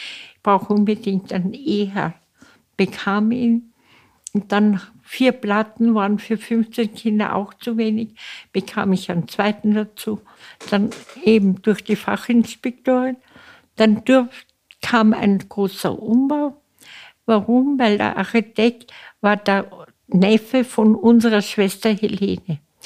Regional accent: Salzburg, Austria; born there; Ich bin in Salzburg geboren und wurde religiös.

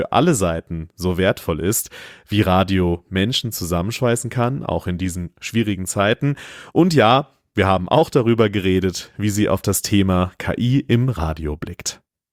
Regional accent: North Rhine-Westphalia, Germany; born there; in meinem Geburtsland Nordrhein-Westfalen

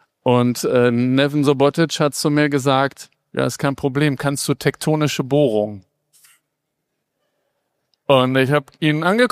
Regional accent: Dortmund, North Rhine-Westphalia, Germany; Ich komme aus Dortmund

